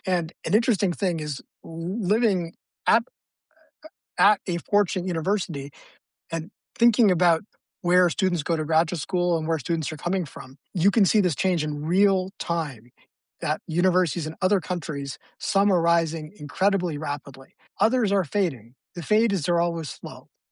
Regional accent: Canada; now in California, United States; So I'm in California. I'm originally from Canada.

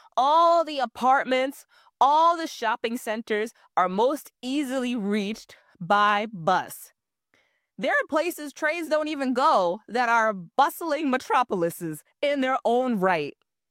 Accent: New York, United States; because you know I'm a New Yorker.

